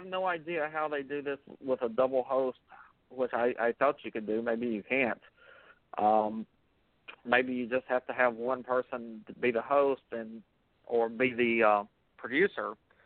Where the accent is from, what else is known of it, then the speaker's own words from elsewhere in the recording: the South, United States; And growing up in the South, that was like always the insult, like, oh, you're gay, you're gay.